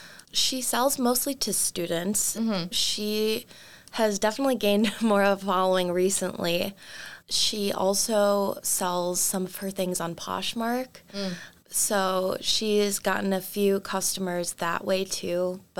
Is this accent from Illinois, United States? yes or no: yes; Chicago, Illinois, United States; So I'm from Chicago, so I would love to move back to Chicago.